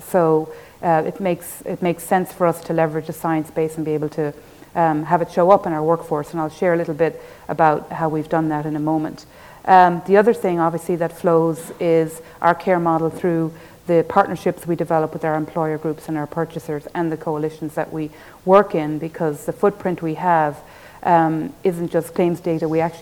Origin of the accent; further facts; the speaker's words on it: Ireland; I'm from Ireland originally, if you couldn't tell, I have a bit of an accent.